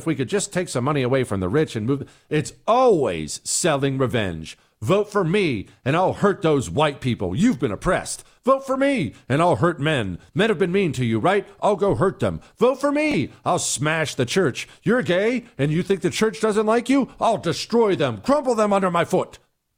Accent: Montana, United States; I've been to Ennis several times because I grew up in Montana, so I already knew I loved Ennis.

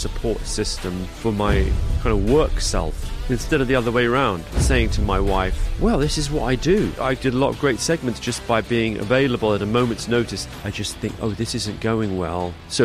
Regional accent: London, United Kingdom; also born or lived in Singapore; So I was raised, I was born in Singapore, where they were teaching. My brother was born in Uganda, where they were teaching at that time, my older brother. But then they settled in London.

